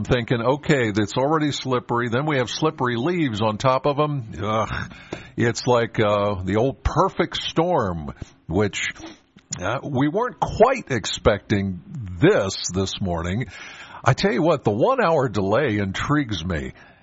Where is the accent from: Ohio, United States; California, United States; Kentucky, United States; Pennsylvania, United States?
Pennsylvania, United States; Penns Valley; I'm from Penns Valley.